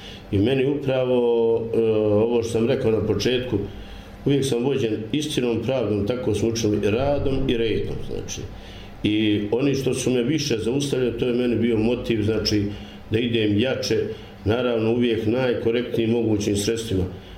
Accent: Kozja Luka, Federation of Bosnia and Herzegovina, Bosnia & Herzegovina; Pa ja sam rođen u Kozjoj Luci od oca Luke i majke Stane, kao drugo od sedmero djece, a prvo od troje muško djece

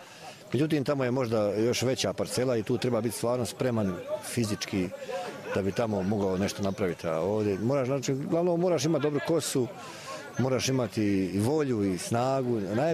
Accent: Tomislavgrad, Federation of Bosnia and Herzegovina, Bosnia & Herzegovina; dolazim iz Tomislavgrada.

